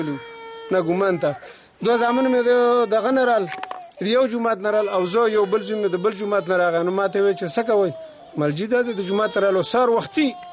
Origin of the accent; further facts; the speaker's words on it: Kunar, Afghanistan; مونږ خپل ذاتی د کونړ یو